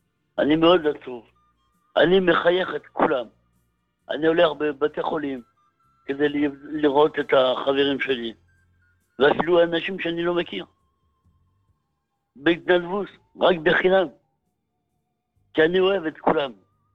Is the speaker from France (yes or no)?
yes; Paris, Île-de-France, France; Hebrew is a second language; now in Israel; אני מפריס. ופה בישראל לפני הרבה זמן, אין לי שום פרנסה, אין לי שום דבר. אני איש יהודי